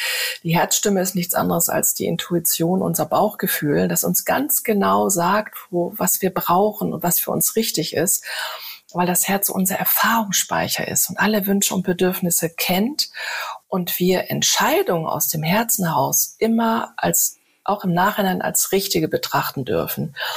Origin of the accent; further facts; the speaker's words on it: Hamburg, Germany; moved away as an adult; meiner Heimatstadt Hamburg Goodbye gesagt habe, ganz bewusst, um hier oben an die Ostsee zu gehen